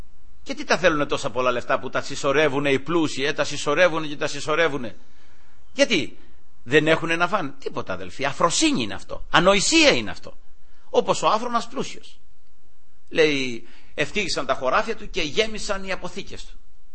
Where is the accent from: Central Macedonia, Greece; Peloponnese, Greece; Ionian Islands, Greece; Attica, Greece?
Peloponnese, Greece; Εκεί στα μέρη μου, ας πούμε, που είναι προς τη Μάνη, μετά την Καλαμάτα που πάμε, είναι το Αρμυρό, και λίγο πιο πάνω είμαστε εμείς μετά.